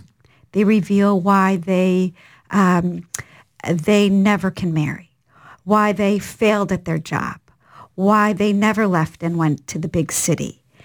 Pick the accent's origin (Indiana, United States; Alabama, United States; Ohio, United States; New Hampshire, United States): Ohio, United States; that I am from Ohio